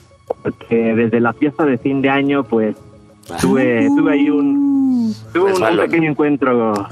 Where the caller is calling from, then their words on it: Mexico City, Mexico; De la Ciudad de México